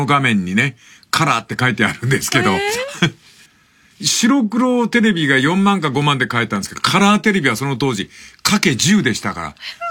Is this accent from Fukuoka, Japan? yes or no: yes; Fukuoka, Japan; 1959年、博多の町外れの貧しい家、タバコ屋だった私の家であります